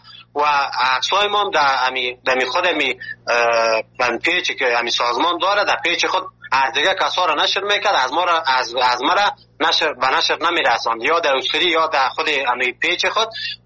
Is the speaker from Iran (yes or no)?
no; Afghanistan; now in Malatya, Turkey